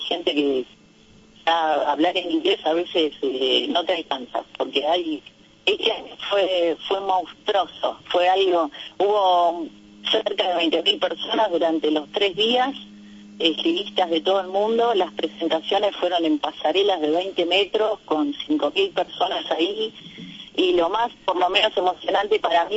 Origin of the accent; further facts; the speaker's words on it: Argentina; yo a veces prefiero más ser argentina